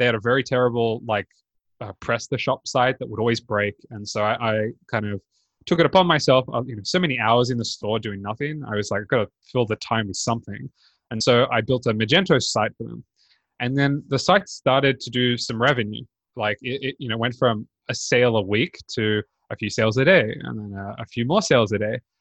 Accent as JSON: {"language": "English", "country": "Australia", "said": "So that as an Australian gives me 18 months."}